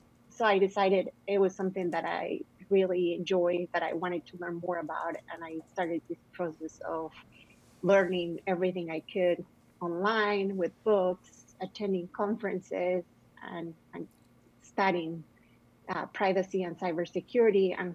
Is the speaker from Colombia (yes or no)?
yes; Colombia; English is a second language; moved away as an adult; now in United States; I was born and raised in Colombia, and I did my undergrad there.